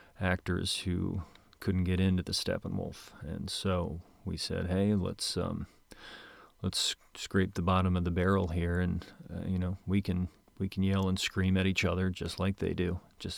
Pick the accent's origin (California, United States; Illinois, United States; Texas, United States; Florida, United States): Illinois, United States; Moline; Well, grew up in Moline, Illinois.